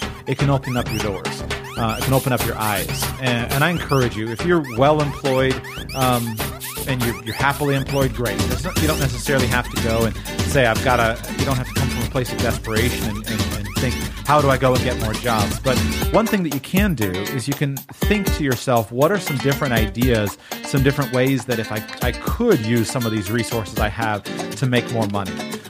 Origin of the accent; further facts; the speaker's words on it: Nigeria; Yeah, being from Nigeria and how challenging it is. You know, you tell someone, "Hey, I'm a Nigerian,"